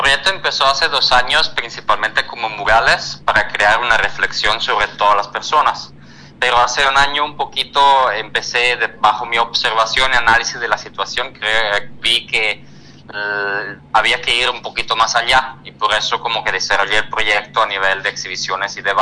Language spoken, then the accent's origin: Spanish; Italy; now in Guadalajara, Mexico; yo soy artista italiano, pero ahora me ubico como de base en Guadalajara